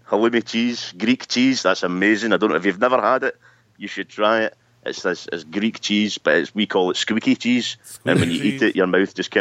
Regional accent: Scotland, United Kingdom; Obviously, being Scottish, I am heavily intoxicated, thoroughly medicated

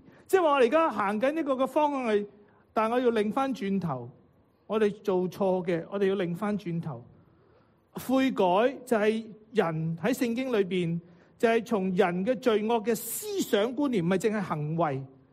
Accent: Guangdong, China; 我们广东人讲嘢呢好尽的时候呢

